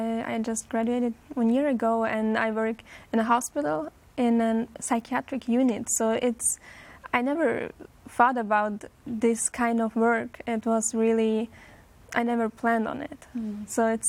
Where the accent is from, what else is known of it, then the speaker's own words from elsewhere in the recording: Austria; Yes, my parents are from the Czech Republic, but I was born and raised in Austria, so I'm from Europe.